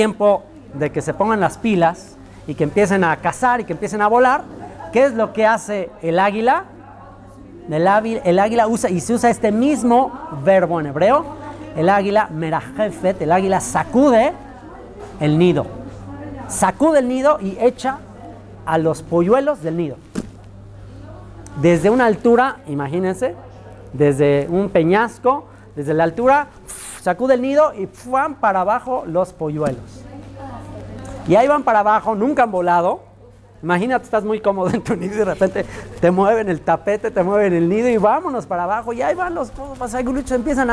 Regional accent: Mexico; moved away as an adult; ¿Y por qué me fui de México? Porque sabía que en México, yo en esa época cuando me voy de México era el número 2 de México

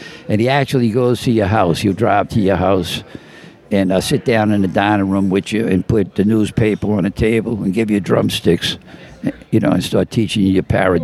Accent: New Orleans, Louisiana, United States; I grew up in the Mid-City. Okay. Mid-City, Alexander Street, Canal Street, by City Park.

